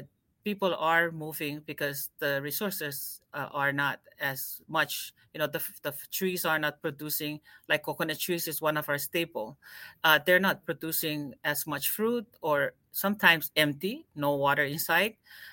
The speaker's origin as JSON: {"language": "English", "region": "Chuuk", "country": "Micronesia", "accent": "western Chuuk dialect", "second_language": "English", "said": "I come from Chuuk in Micronesia, but my dialect, it's very unique to the western part of Chuuk."}